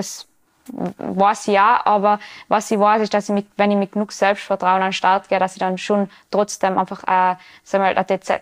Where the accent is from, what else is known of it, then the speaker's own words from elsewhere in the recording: Tyrol, Austria; Das ist wie, als da die da bei uns im Ötztal in die Berge umfahren, weil das Rennen ist auch auf 1800.